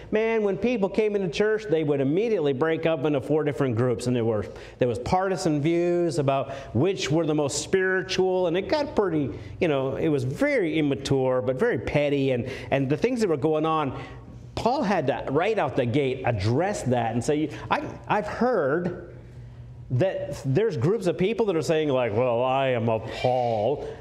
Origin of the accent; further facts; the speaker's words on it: Maine, United States; I'm from Maine.